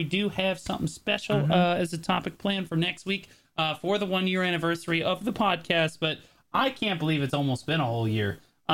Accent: United States; also I'm American, so like it's what we do, right?

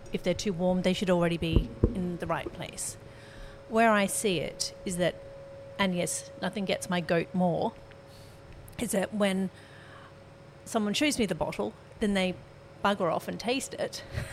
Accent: Australia; as an Australian, we have more laid-back approach.

